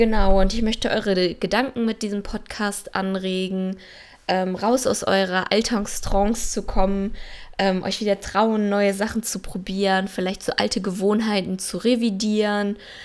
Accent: Germany; Ich bin jetzt gerade nach etwa über 7 Jahren zurückgekehrt aus dem Ausland in mein Heimatland Deutschland.

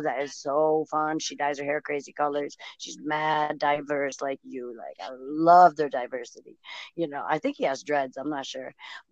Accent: Massachusetts, United States; We talked about things about growing up in Massachusetts.

